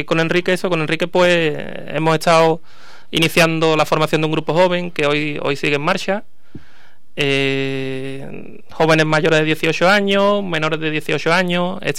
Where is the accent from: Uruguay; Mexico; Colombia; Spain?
Spain; Jerez, Andalusia; Venimos del barrio de la Asunción